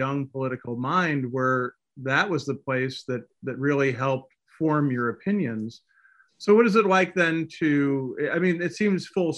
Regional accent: Philadelphia, Pennsylvania, United States; But I come to this as an Irish Catholic kid from the suburbs of Philadelphia.

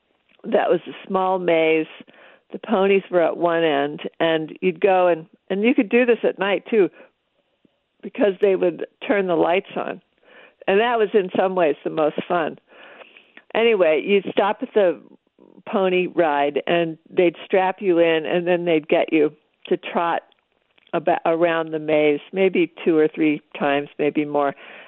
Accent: Webster Groves, Missouri, United States; the first time I remember being on a horse was when I grew up in Webster Groves, Missouri

